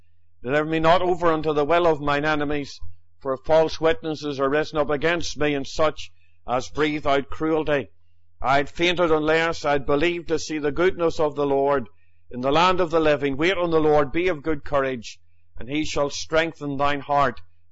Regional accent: Enniskillen, Northern Ireland, United Kingdom; I was born in Enniskillen, County Fermanagh. You know by the accent that's where I come from. Now, I lived all my life in the town.

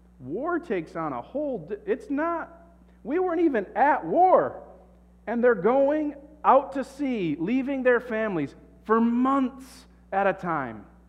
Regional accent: Michigan, United States; So I grew up in West Michigan.

